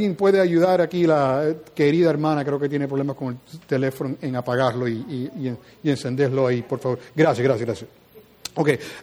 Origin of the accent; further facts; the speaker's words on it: New Jersey, United States; Y yo me metía en peleas donde yo fui criado, en New Jersey.